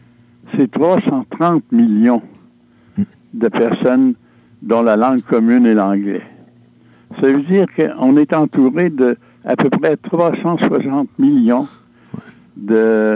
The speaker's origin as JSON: {"language": "French", "town": "Montmorency", "region": "Quebec", "country": "Canada", "tie": "born there", "said": "Je suis né à Montmorency, près de la chute de Montmorency."}